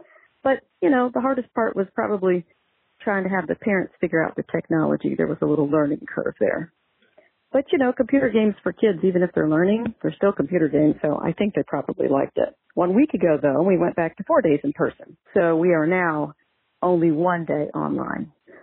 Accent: Pittsburgh, Pennsylvania, United States; I grew up in Pittsburgh. I'm a Steelers fan.

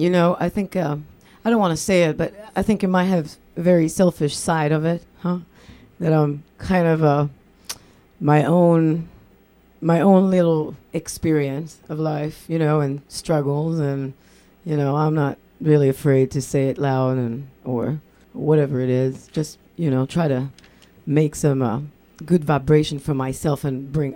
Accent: Haifa, Haifa District, Israel; English is a second language; I'm from Israel, from Haifa.

